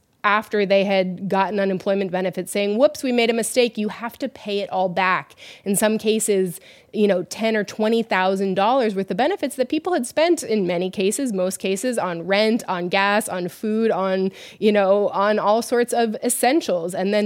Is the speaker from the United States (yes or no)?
yes; Boston, Massachusetts, United States; I read a really interesting story in the Boston Globe, my hometown paper, over the weekend